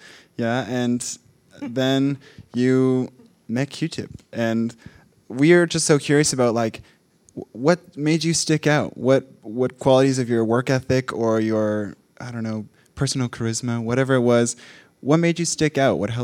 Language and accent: English; Maine, United States; I'm from Maine, other side of the country.